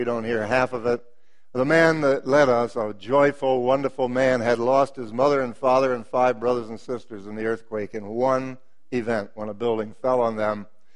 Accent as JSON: {"language": "English", "country": "United States", "said": "I'm an American. I'm not wealthy, but I'm an American."}